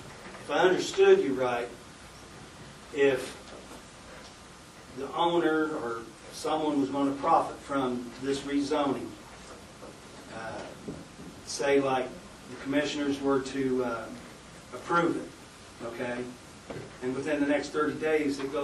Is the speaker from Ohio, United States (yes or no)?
no; South Carolina, United States; I came from South Carolina. I came from a metropolitan area in South Carolina to a rural area in Brown County.